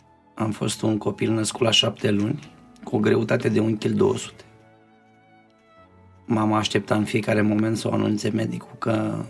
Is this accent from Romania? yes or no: yes; Celaru, Dolj, Romania; Am crescut în Oltenia, pe lângă Caracal, la Celaru